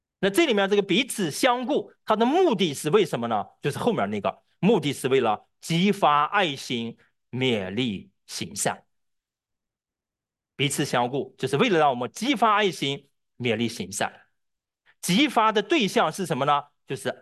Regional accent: China; 我们中国人或者可以说我们大陆人吧

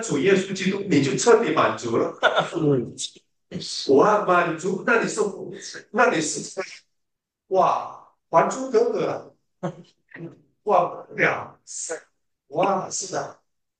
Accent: Taiwan; 咱们以前是住在那个台湾最高的那个大楼101旁边的，我们是住在平地的。

